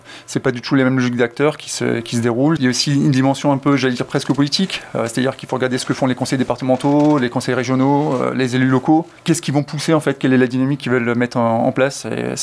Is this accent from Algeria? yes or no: no; Grenoble, Auvergne-Rhône-Alpes, France; now in Toulouse, France; Moi, je viens de Grenoble, j'ai vécu pendant 20 ans là-bas.